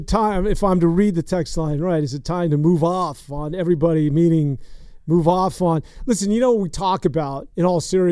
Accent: San Francisco, California, United States; I'm from San Francisco, man. So it's sort of built in my DNA.

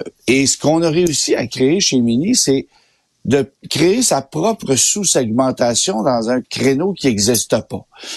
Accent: Canada; c'est appelé à devenir le produit mini le plus populaire chez nous au Canada

